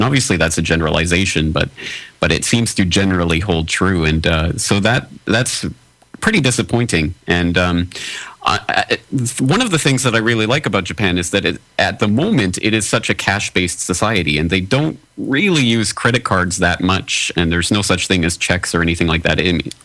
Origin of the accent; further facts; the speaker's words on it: Canada; came out here 6 years ago for 1 year, but obviously that turned into 6 years, and there's no time in the near future where I'll be returning to my home country of Canada.